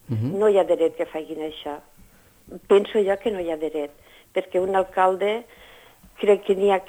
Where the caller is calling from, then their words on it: Móra d'Ebre, Catalonia, Spain; Hola, bon dia … de Móra d'Ebre.